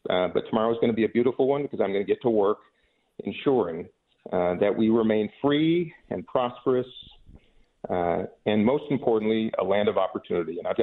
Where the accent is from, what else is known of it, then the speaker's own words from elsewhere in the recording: Minnesota, United States; It's why I love being a Minnesotan. It's why I love being an American.